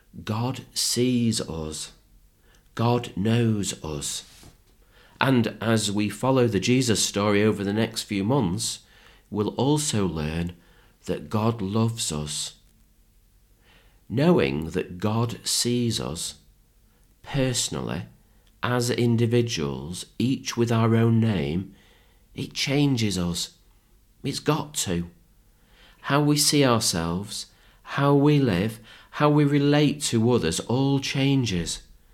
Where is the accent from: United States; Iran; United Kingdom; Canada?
United Kingdom; Manchester, North West England; It's like when I was growing up in Manchester